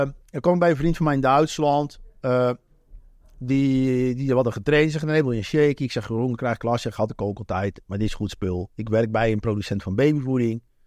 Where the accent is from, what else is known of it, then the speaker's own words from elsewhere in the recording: Enkhuizen, North Holland, Netherlands; born there; Nou ja, ik ben geboren in Enkhuizen. Noord-Holland.